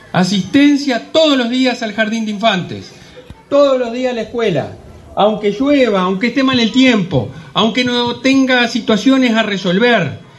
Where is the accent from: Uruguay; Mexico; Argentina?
Uruguay; Tacuarembó; la vieja y querida escuela número 13 al aire libre, como así la conocía cuando era chico acá en Tacuarembó